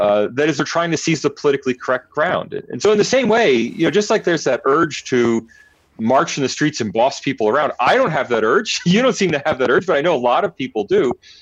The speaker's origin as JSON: {"language": "English", "country": "United States", "lives_now": "Australia", "said": "as an American in Australia"}